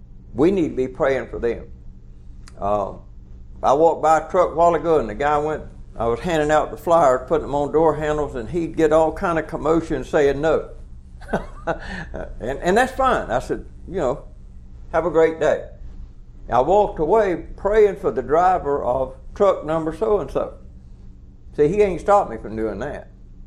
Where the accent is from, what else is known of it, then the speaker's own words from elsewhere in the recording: Georgia, United States; I stopped by there at little old Hicktown where we was raised in South Georgia.